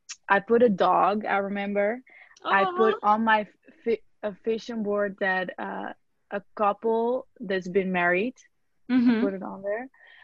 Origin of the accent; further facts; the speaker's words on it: Amsterdam, North Holland, Netherlands; also born or lived in Los Angeles; now in Palm Beach, United States; I live in Palm Beach, Florida right now. I grew up in Amsterdam, mm-hmm. but then I moved to the U.S. First, I lived like 3 years in Los Angeles in California.